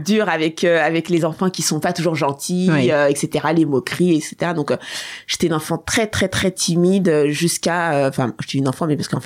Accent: France; En France, moi je suis née en France en 78.

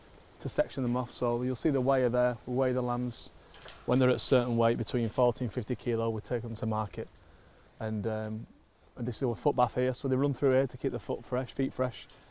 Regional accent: Oldham, North West England, United Kingdom; grew up in Oldham and, you know, both had a really happy, lovely, full childhood. I grew up in a town, well, in an area of Oldham called Durka, which was, I guess, maybe bit rough around the edges, but great people, great sense of community, just typical Oldham for me.

